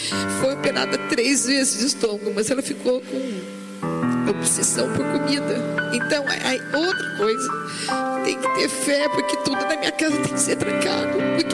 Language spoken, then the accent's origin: Portuguese; Caçapava, São Paulo, Brazil; Eu sou de Caçapava.